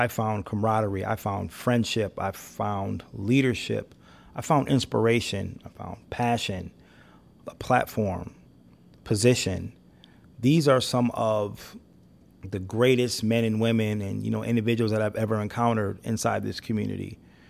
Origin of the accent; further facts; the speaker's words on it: Rockford, Illinois, United States; I grew up in Rockford, Illinois, less than a mile from the oldest family-owned Harley-Davidson dealership in the world.